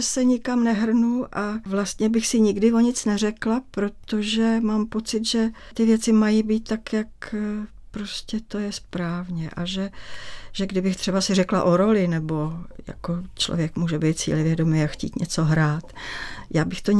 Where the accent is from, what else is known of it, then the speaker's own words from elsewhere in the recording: Prague, Czechia; jsem vyrůstala na Lhotce, což byl tehdy vlastně venkov